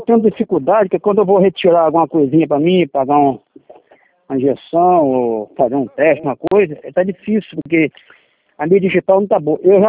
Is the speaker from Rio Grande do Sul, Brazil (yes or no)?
no; Rio de Janeiro, Brazil; Sou carioca da gema